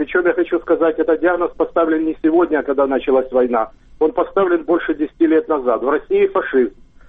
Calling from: Dnipro, Dnipropetrovsk Oblast, Ukraine; Дніпропетровськ.

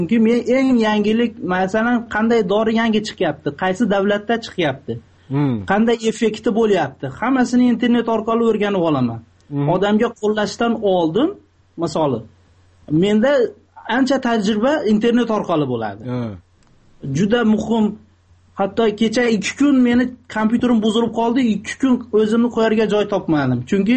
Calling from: Russia; Men Rossiyadaman hozir.

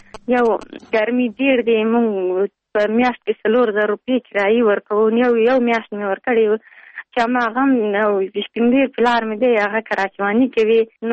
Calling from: Pul-e-Khumri, Baghlan, Afghanistan; د پلخمری.

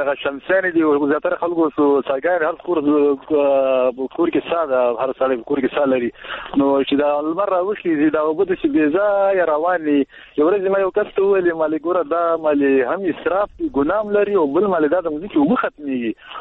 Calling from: Baghlan, Afghanistan; ما د کیلګینه د بغلان ولای.

